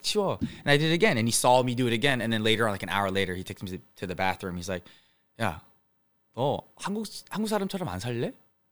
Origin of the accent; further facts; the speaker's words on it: United States; born there; Like, yeah, I was born in the States.